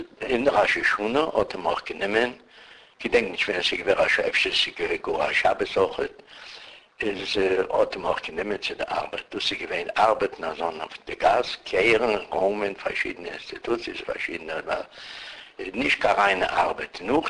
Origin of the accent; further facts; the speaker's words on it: Wolbrom, Lesser Poland, Poland; born there; German is a second language; Ich bin geboren in Wolbrom, das ist in der Gegend von Kelz.